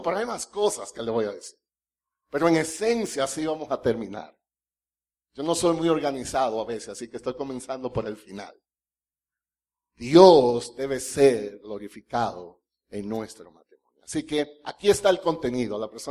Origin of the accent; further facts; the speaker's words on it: Dominican Republic; now in Mexico; yo soy dominicano y hablo español, pero créanme que no es el mismo español de los mexicanos.